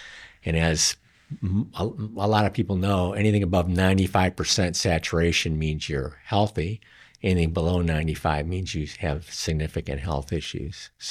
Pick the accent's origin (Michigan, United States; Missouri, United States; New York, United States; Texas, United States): Michigan, United States; So, interestingly enough, I'm from Michigan